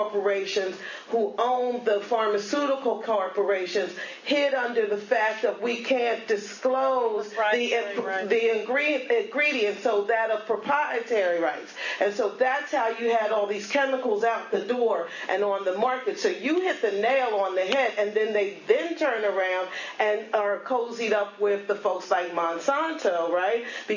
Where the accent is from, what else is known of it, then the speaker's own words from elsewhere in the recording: Wilmington, Delaware, United States; I'm from Wilmington, Delaware, the land of DuPont.